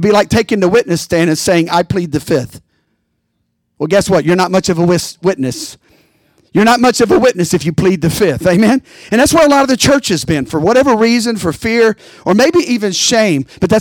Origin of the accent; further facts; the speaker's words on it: Bible Belt, United States; growing up in the Bible Belt where I did